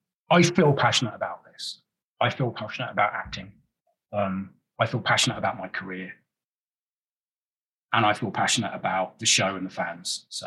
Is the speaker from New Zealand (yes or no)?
no; United Kingdom; accent: British; And with my long hair and my British accent, I'm a shoo-in for it.